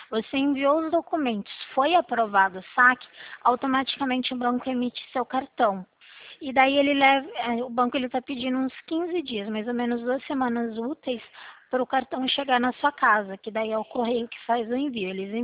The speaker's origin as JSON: {"language": "Portuguese", "town": "Limeira", "region": "São Paulo", "country": "Brazil", "said": "Eu sou aqui de Limeira, trabalho aqui no Multibancos"}